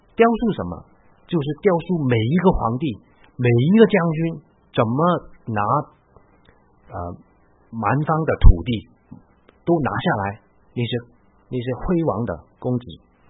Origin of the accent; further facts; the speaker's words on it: Hong Kong; 不单是好像我们香港人拜的